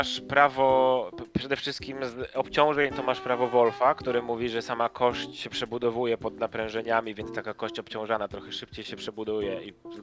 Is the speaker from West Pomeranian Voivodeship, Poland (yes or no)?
yes; Szczecin, West Pomeranian Voivodeship, Poland; also born or lived in Wrocław; ja wychowałem się w Szczecinie, potem dorastałem we Wrocławiu, każda rzeka dla mnie to Odra.